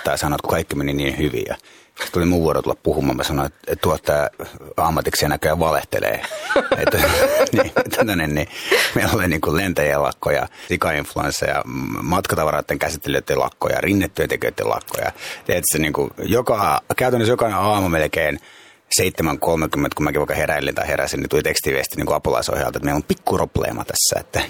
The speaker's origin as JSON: {"language": "Finnish", "town": "Lepsämä", "region": "Uusimaa", "country": "Finland", "tie": "born or raised there", "also_born_or_lived": "Cyprus", "said": "mä oon käynyt suomalaiset koulut tavallaan, että mun niin kuin kaveripiiri on suomalainen ja ytisuomalainen, kun ollaan pienestä kylästä Lepsämästä kotoisin ja vähän 5000 ihmisen kylästä"}